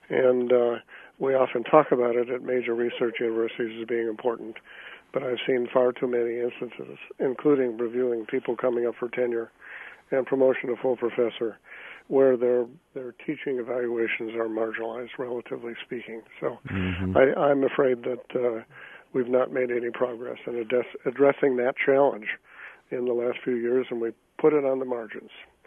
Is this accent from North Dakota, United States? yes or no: yes; North Dakota, United States; even though I grew up in North Dakota.